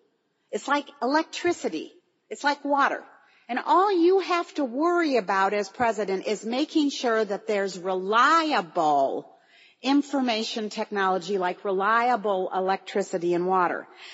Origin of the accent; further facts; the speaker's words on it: Minnesota, United States; I'm from Minnesota, and if you grow up in the Midwest, you grow up with jello.